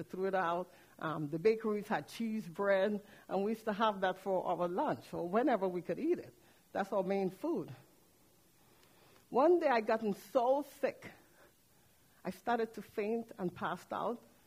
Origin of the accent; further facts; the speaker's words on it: Trinidad & Tobago; born there; also born or lived in Puerto Rico; I was born in Trinidad and Tobago. It's next to Venezuela. My mom left us there with some nieces, aunts, and uncle.